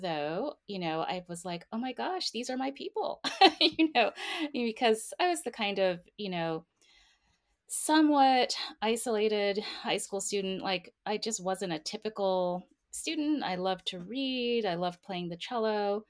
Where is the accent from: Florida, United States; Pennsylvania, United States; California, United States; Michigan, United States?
Florida, United States; Homestead; I grew up in Miami, Florida, and grew up in I grew up in two parts of Miami. So it's not Miami proper. It's pretty far south, Homestead, Florida.